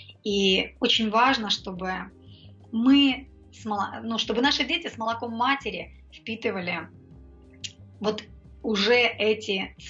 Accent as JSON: {"language": "Russian", "region": "Odesa Oblast", "country": "Ukraine", "tie": "born there", "said": "Я родилась в Одесской области, в Разделянском районе, и помню, как все это еще в моей жизни имело место быть."}